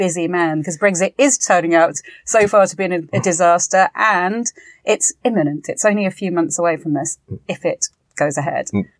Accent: Spain; also born or lived in England; I grew up in Spain and in England. I'm mixed race.

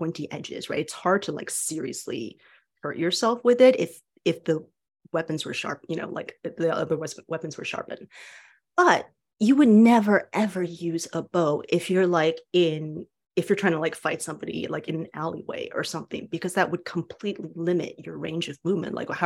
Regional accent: Taiwan; So like I was born and raised in Taiwan.

